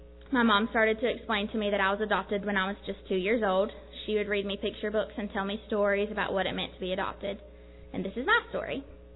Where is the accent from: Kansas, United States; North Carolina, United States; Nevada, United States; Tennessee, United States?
North Carolina, United States; also born or lived in Birmingham, Alabama, United States; My parents and I moved here in 2007 from Birmingham, Alabama, but North Carolina is always a place I will consider home. I made lifelong friends here, graduated high school, attended college